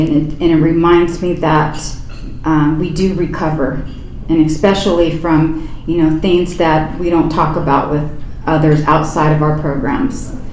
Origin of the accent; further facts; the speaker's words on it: Menifee, California, United States; from Menifee, Grateful Al-Anon.